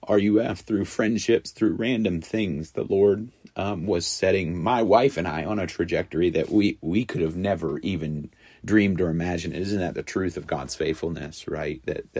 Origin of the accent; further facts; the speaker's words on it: Knoxville, Tennessee, United States; also born or lived in Honduras; I grew up after living in Honduras in Knoxville, and so there was an idea of being back close to my parents.